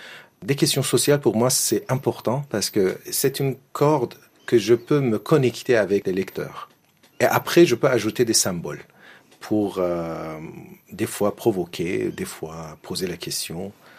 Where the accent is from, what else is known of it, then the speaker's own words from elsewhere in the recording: Iran; French is a second language; l'Iran parce que c'est mon pays natal, c'est mon pays où j'ai vécu et j'ai des histoires, j'ai ma famille. Je suis attaché à l'Iran